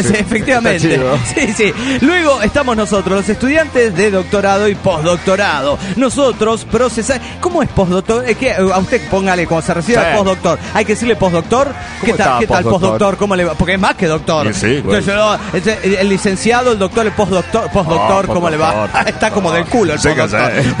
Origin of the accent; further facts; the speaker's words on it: Colima, Mexico; de Colima, Colima, México.